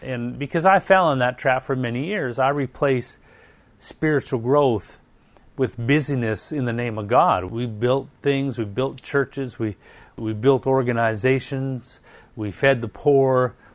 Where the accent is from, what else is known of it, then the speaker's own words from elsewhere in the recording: Canada; Now, being Canadian myself, we're known for being nice, at least speaking nice.